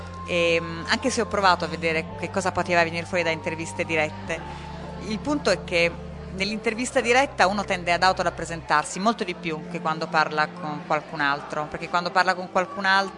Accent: Bari, Apulia, Italy; noi siamo entrambi di Bari e quindi Bari non è una città molto grande

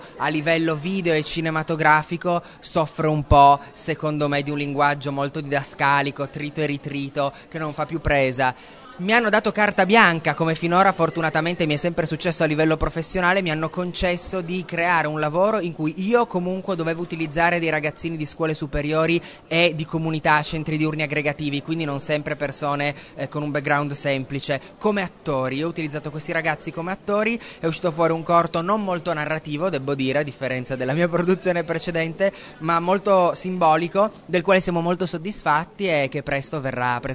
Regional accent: Turin, Piedmont, Italy; la regione Piemonte, io sono piemontese, sono di Torino

